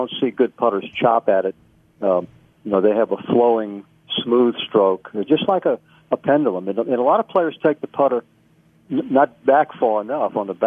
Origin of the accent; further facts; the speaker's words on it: New Orleans, Louisiana, United States; He won in New Orleans, my hometown, 1 year at TPC.